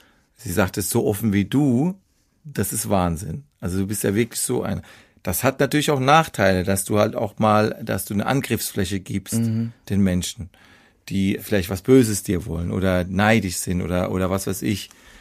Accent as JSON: {"language": "German", "town": "Mannheim", "region": "Baden-Württemberg", "country": "Germany", "said": "wenn dann als Mannheimer dann auch dieses SCH und CH und wie wir das intensive"}